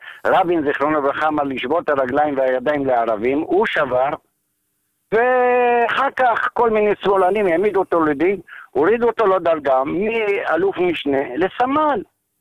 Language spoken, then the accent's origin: Hebrew; Netivot, Southern District, Israel; כמה שנים הייתי בנתיבות, אני יליד נתיבות.